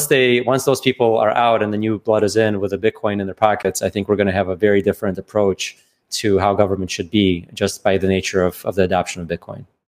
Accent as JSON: {"language": "English", "country": "Russia", "said": "I'm from Russia, right?"}